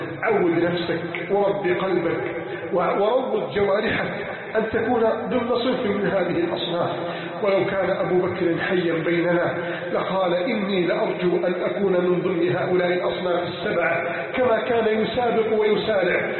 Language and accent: Arabic; Egypt; اللهم احفظ بلدنا مصر